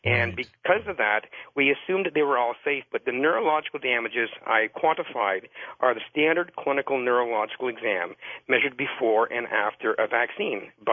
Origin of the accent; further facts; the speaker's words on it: Canada; even where I grew up in Canada